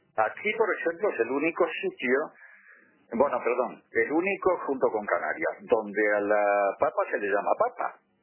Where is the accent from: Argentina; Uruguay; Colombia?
Uruguay; now in Spain; Yo soy español desde hace muchos años, quiero mucho este país. Este país me ha dado mucho, incluyendo muchas cosas que no me ha dado el Uruguay. Pero lo que no olvido es mis orígenes